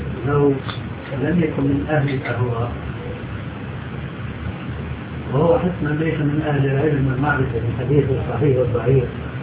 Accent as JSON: {"language": "Arabic", "country": "Syria", "said": "يعني في مثل عام عندنا في سوريا"}